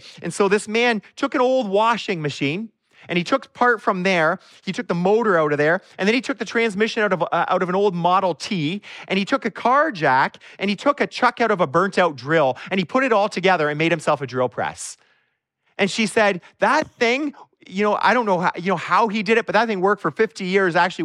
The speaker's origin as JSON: {"language": "English", "country": "Canada", "said": "We're Canadian. We are in a commonwealth and we have a king still."}